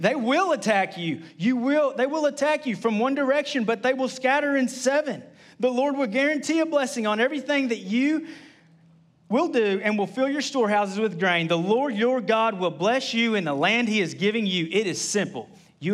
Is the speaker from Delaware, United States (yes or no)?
no; Gainesville, Texas, United States; I mean, I was raised in Gainesville.